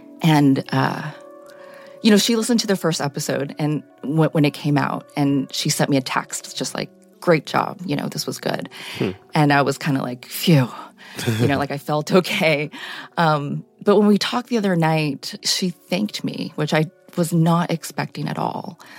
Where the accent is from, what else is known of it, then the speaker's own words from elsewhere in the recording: Chappaqua, New York, United States; And I was raised in Chappaqua, New York, which is quite, you know, it's, there's all kinds of people who live there, but it's quite affluent.